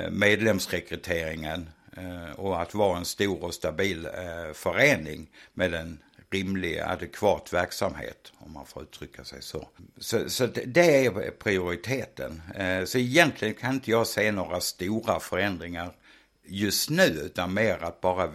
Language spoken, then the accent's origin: Swedish; Lund, Skåne, Sweden; Det stämmer. Jag kommer från Lund. Nej, jag har bott i stort sett över hela Sverige.